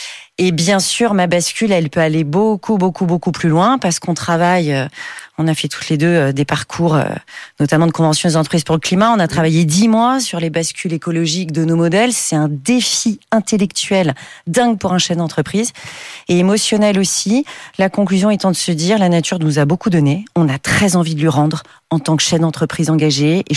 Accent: Paris, Île-de-France, France; now in South of France, France; moi, du coup, je suis de Paris, mais je suis descendue vivre dans le Sud, qui est la première région fruitière de France

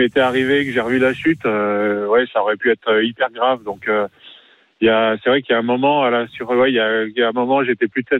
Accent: Morillon, Auvergne-Rhône-Alpes, France; Bah, moi, c'est chez moi, à Morillon, ouais

